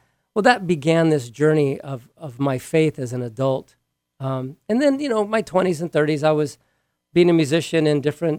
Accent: Honolulu, Hawaii, United States; also born or lived in Belen, New Mexico; now in Paradise, United States; Before that, I was born in Belen, New Mexico. I am of Indian heritage, or now they call me indigenous people. I'm okay either way. When I was a kid, I moved to Honolulu, Hawaii.

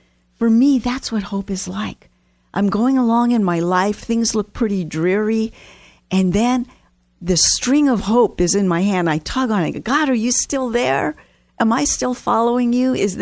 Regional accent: Virginia, United States; I grew up in Virginia. I've never gotten a kite that high in California, but in Virginia, I have.

